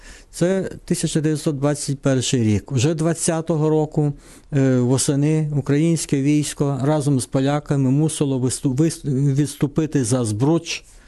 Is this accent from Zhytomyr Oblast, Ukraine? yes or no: yes; Kocheriv, Zhytomyr Oblast, Ukraine; далі зі села Кочерів, це ті місця, звідки я родом уже